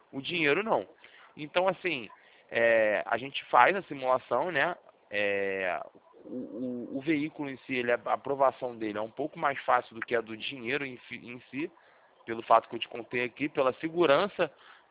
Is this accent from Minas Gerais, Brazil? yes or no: no; Rio de Janeiro, Brazil; Eu sou do Rio, trabalho aqui